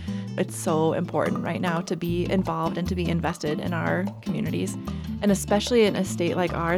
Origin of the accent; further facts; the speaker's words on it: Sheridan, Wyoming, United States; I'm from Sheridan, and I've lived in Wyoming most of my life.